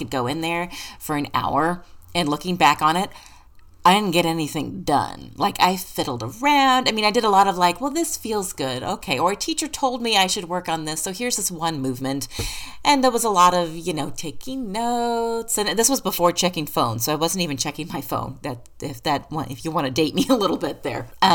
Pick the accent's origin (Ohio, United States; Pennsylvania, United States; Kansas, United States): Kansas, United States; moved away as an adult; now in San Diego, United States; So I'm from Kansas. And we moved to San Diego because he got a job with the Navy out there.